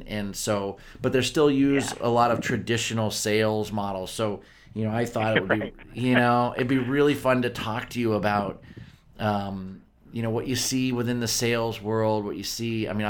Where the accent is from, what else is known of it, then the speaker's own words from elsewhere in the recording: Pennsylvania, United States; So we live in Pittsburgh. Yeah, I grew up in Pennsylvania, and we live in Pittsburgh.